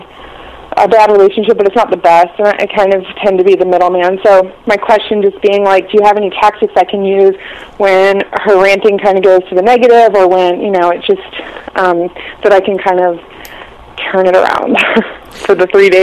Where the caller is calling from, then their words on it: Virginia, United States; I'm calling from Virginia.